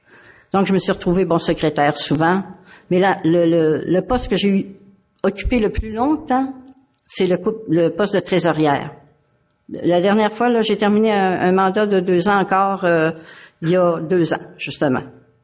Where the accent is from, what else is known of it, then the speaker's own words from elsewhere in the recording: Quebec, Canada; Moi, je viens de la région de Montréal, je suis pas de Montréal même.